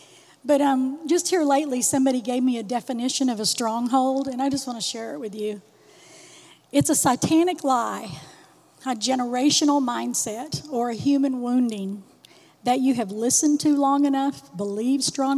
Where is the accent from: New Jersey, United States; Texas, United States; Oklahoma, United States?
Oklahoma, United States; So so I'm from Oklahoma, is where I'm from originally.